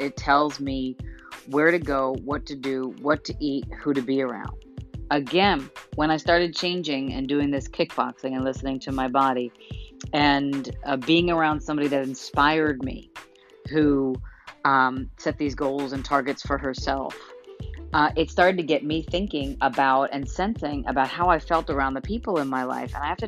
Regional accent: New York, United States; I have a hankering for pizza and french fries growing up in New York.

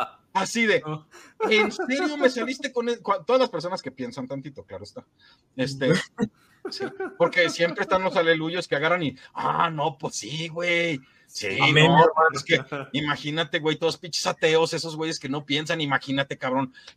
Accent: Mexico; Sí, para toda la gente de Latinoamérica, sepan que yo como mexicano puedo expresarme así

